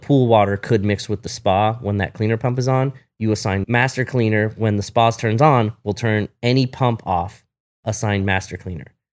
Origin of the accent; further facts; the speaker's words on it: Huntington Beach, California, United States; yeah, I grew up surfing in Huntington.